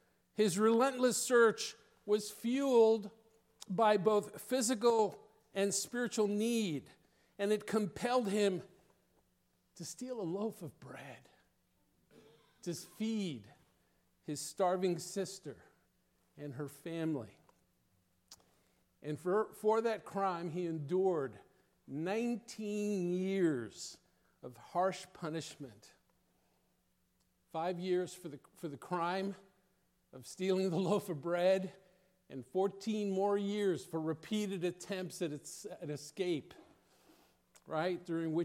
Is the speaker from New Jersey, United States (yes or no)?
yes; West New York, New Jersey, United States; I grew up in West New York, New Jersey, right outside of New York City.